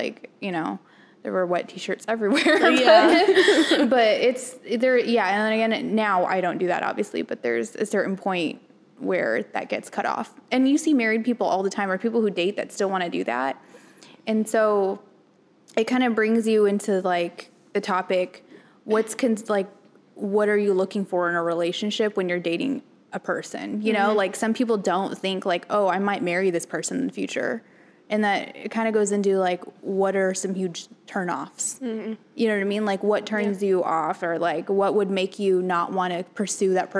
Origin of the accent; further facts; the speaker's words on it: San Diego, California, United States; you know, I'm from San Diego, we lived there, and we started dating